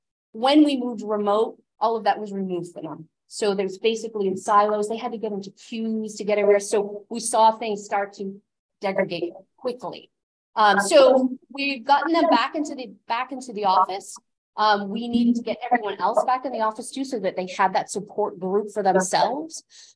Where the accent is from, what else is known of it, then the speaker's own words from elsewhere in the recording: Massachusetts, United States; But born and raised in Massachusetts, I've always been a Massachusetts girl.